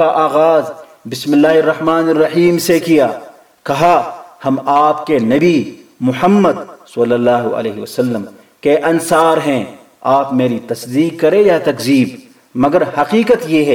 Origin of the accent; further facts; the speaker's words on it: Pakistan; ہم مجاہدین آنکھیں ڈال کر کہتے ہیں کہ ہم پاکستانی ہیں اور پاکستان ہمارا ہے۔